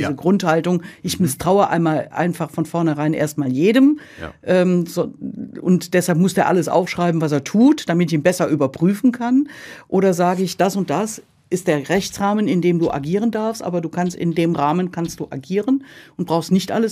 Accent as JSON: {"language": "German", "town": "Aachen", "region": "North Rhine-Westphalia", "country": "Germany", "said": "Jupiter bei mir aus meiner Region, ich komme aus Aachen, das heißt, der Jupiter in Jülich ist direkt um die Ecke."}